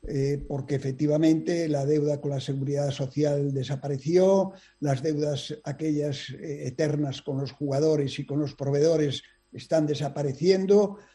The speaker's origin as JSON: {"language": "Spanish", "region": "Galicia", "country": "Spain", "moved": "yes", "lives_now": "Mexico", "said": "Yo en la vida he sido, como muchísimos gallegos, un emigrante más."}